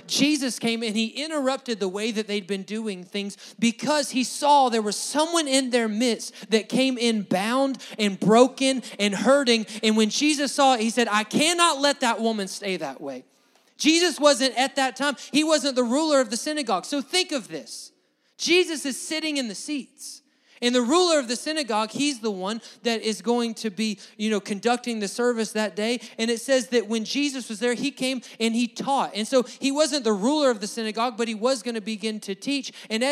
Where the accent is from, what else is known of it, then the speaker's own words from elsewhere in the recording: Alabama, United States; For the most of us, because we grew up in Alabama, you probably grew up going to church at least somewhat regularly.